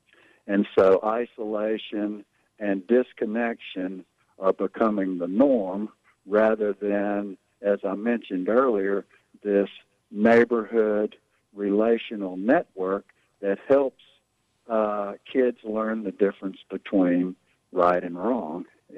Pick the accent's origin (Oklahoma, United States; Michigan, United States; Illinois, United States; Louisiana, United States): Louisiana, United States; Shreveport; when I grew up here in Shreveport, I grew up in a little neighborhood called Shreve Island on a street called East River Road.